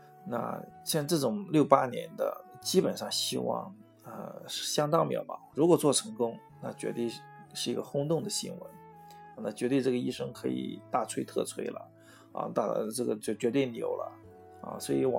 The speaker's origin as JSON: {"language": "Chinese", "country": "China", "said": "因为我们中国人还是比较传统，希望有自己的血统血脉，"}